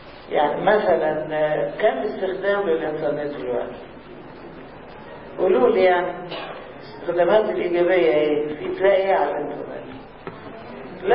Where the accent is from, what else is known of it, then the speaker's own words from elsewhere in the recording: Egypt; كنا نقول تقدم الكمبيوتر عندنا في مصر بسيط لأنه غالي